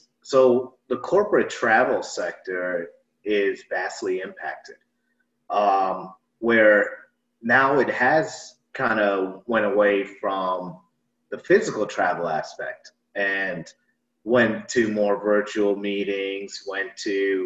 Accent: New York City, New York, United States; moved away as an adult; now in Atlanta, United States; I'm originally from New York City. Was there about for 32 years. But now I reside down here in Atlanta.

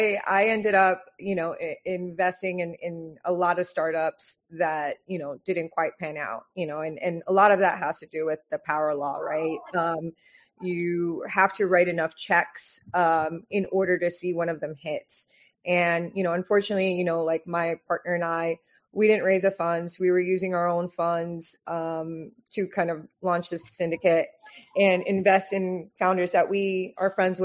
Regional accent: Miami, Florida, United States; So I'm born and raised in Miami.

